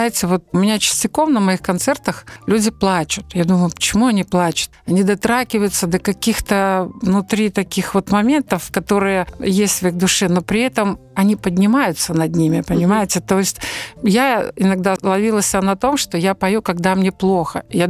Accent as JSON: {"language": "Russian", "town": "Narowlya", "region": "Gomel Region", "country": "Belarus", "tie": "born there", "said": "Я родилась на Припяти в Наровле, вот мне близко."}